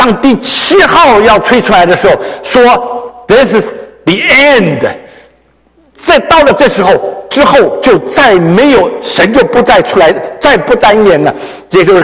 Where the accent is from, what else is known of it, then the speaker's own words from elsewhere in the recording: China; 所以自我安慰，我们中国人叫做阿 Q 精神一下啦